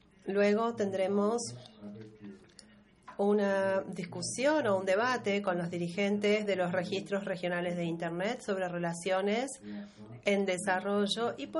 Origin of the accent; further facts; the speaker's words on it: Argentina; soy el presidente actual de la CRALO, soy de Argentina.